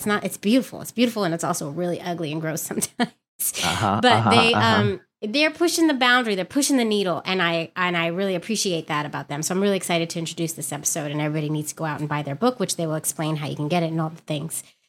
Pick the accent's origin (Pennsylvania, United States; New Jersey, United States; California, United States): California, United States; San Francisco; now in New York, United States; Well, I'm in New York and I'm from San Francisco, so I know Santa Cruz very well.